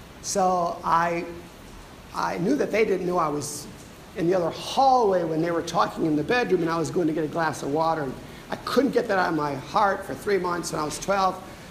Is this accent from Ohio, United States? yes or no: yes; Pemberville, Ohio, United States; born there; I was born in Pemberville, Ohio, and went to college, my first year of college, at a very famous university. It's called BGSU.